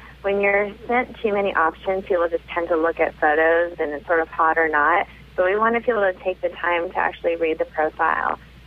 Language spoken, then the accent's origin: English; California, United States; I'm from Orange County.